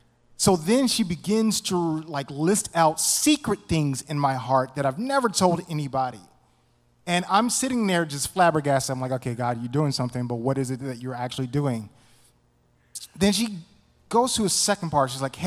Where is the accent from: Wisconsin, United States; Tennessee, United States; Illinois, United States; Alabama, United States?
Tennessee, United States; accent: Memphis; And my Memphis accent just came out, healed, all right?